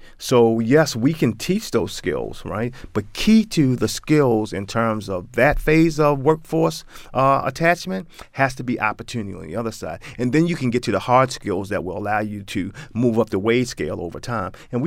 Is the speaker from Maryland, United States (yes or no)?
yes; Baltimore, Maryland, United States; You know, I grew up in East Baltimore.